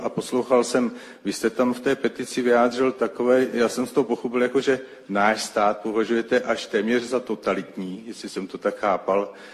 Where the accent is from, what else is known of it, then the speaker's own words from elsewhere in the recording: Trutnov, Hradec Králové Region, Czechia; já jsem z Podkrkonošského Trutnova